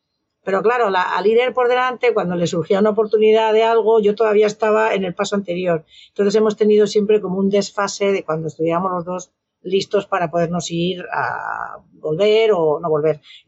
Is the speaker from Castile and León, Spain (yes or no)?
yes; Béjar, Castile and León, Spain; also born or lived in Cáceres; yo nací en Cáceres, o sea, yo soy extremeña, pero me crié en Béjar, que está en la frontera, como si dijéramos, de Extremadura con Castilla y León, es provincia de Salamanca, o sea que pasé toda mi niñez y adolescencia en Béjar, Salamanca, o sea que me considero bejarana, aunque no sea de nacimiento